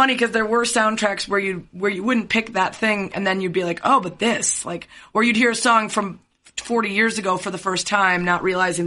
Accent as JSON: {"language": "English", "town": "Lake Forest", "region": "Illinois", "country": "United States", "tie": "born or raised there", "said": "I grew up in Lake Forest, which is, you know, a little bit north of Northwestern."}